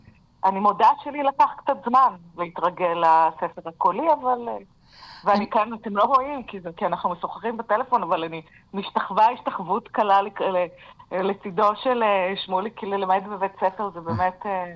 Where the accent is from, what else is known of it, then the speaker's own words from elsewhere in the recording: Haifa, Haifa District, Israel; born there; ילידת חיפה